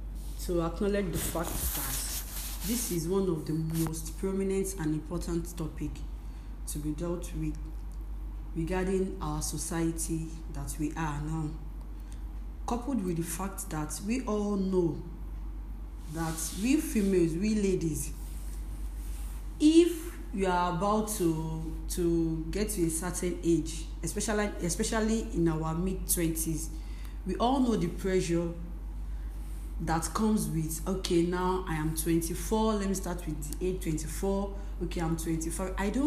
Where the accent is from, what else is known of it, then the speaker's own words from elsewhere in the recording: Ijebu Ikperu, Ogun, Nigeria; I am from Ijebu Ikperu. Yes, so that means I am from Ogun State.